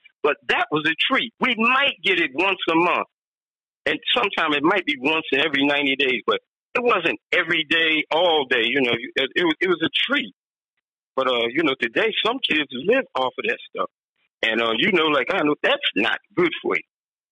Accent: Philadelphia, Pennsylvania, United States; you know, I'm from Philly

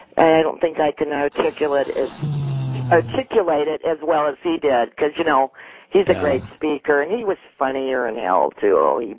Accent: Michigan, United States; Yeah, I'm from Michigan.

